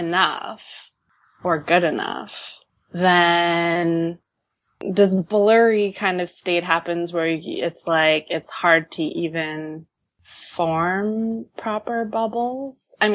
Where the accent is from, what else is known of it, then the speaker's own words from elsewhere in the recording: United States; I'm a proper American girl. I was raised on Disney film.